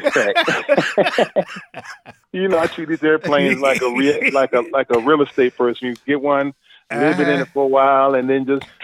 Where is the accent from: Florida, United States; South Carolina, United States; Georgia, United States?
Florida, United States; Daytona Beach; Man, Central Florida, I came up in Daytona, and you think about Daytona Beach, generally you think the beach and spring break, but I came up on the side of town of Daytona Beach where you never saw the beach. We were very, very poor